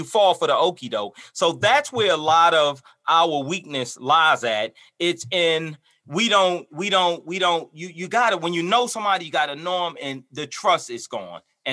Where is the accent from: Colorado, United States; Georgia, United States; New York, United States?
New York, United States; New York City; also born or lived in Baltimore / Los Angeles; I'm originally from New York. I lived in Baltimore and I lived in L.A.